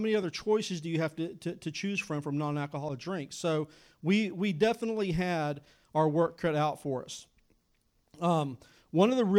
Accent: McAllen, Texas, United States; And I was born and raised on the Mexican border down in McAllen, Texas, and I'd been around Topo Chico my whole life.

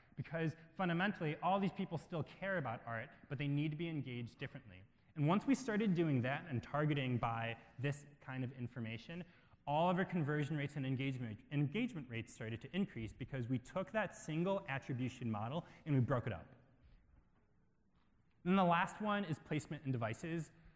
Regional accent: Midwest, United States; I grew up in the Midwest

